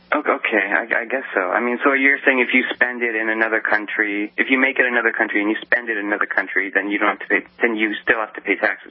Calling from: Toronto, Ontario, Canada; So anyway, I'm calling from Toronto, obviously, and I just wanted to mention that we have the same tax laws as you guys.

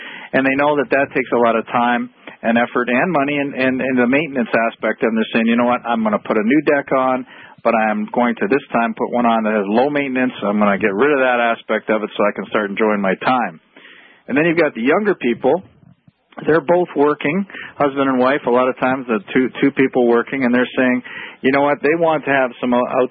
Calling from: Toronto, Ontario, Canada; I'm calling in from Toronto, Canada.

